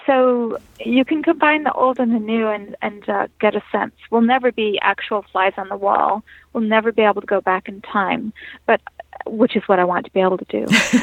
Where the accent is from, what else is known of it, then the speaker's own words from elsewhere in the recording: New York, United States; I grew up outside Albany, so I have memories of growing up there